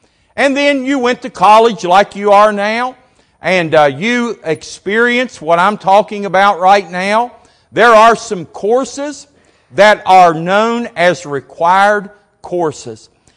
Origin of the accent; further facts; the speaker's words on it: Montgomery, Alabama, United States; I remember when I was a 13-year-old boy, growing up in Montgomery